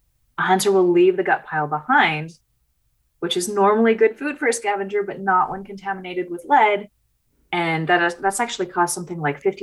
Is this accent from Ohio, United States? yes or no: no; California, United States; born or raised there